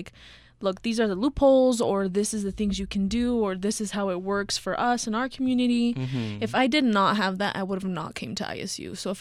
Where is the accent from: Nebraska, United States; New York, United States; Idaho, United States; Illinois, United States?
Idaho, United States; Burley; I am from Burley, Idaho. It's this tiny little town, like an hour away from Pokey.